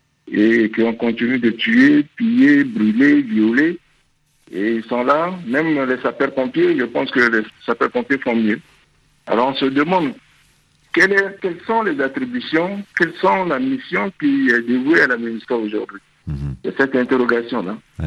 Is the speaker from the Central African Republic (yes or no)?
yes; Bangui, Central African Republic; c'est l'exemple que je connais le mieux parce que c'est chez moi à Bangui